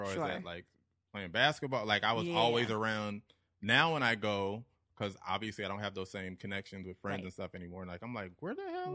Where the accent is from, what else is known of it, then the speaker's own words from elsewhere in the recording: Phoenix, Arizona, United States; I consider, like, when people ask me that question, I say I'm from Phoenix, because that's where I lived at before I was